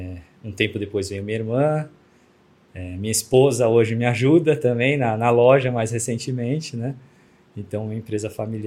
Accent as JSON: {"language": "Portuguese", "region": "São Paulo", "country": "Brazil", "said": "sou de São Paulo, capital, 42 anos, casado há 10 anos"}